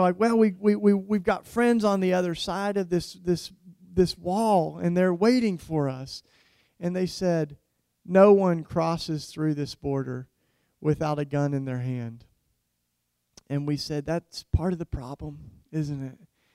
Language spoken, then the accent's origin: English; Philadelphia, Pennsylvania, United States; So I'm like, you know, I'm from Philly. I'm like, Philadelphia, it's the city of love.